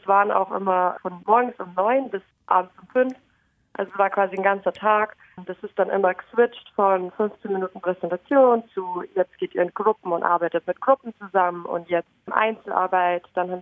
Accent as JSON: {"language": "German", "country": "Germany", "said": "Im Allgemeinen, also bei uns in Deutschland ist es ja so, dass wir für jede Vorlesung einen Zoom-Link kriegen"}